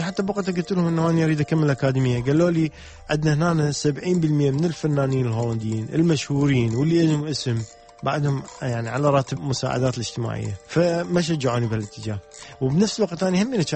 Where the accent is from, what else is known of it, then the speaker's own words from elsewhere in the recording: Baghdad, Baghdad Governorate, Iraq; moved away as an adult; also born or lived in Kurdistan; now in Netherlands; احنا بغداد كبرنا بها، يعني هي مدينتي بغداد، اشتا اشتغلت بها وكذا تعبت بها تخرجت بها فعفتها هاي أول هروب زين جيت لكردستان أنا كردي